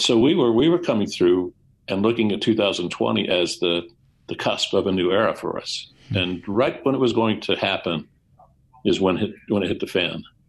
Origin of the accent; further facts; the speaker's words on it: Bingham Canyon, Utah, United States; This is something I grew up with. I grew up in Bingham Canyon.